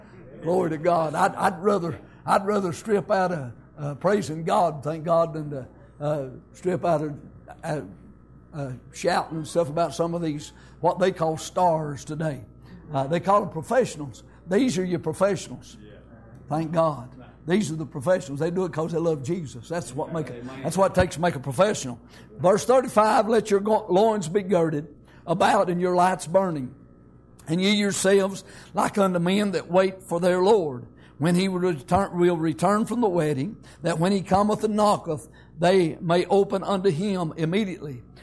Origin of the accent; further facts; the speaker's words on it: Hazelwood, United States; I was growing up in Hazelwood and had an old buddy.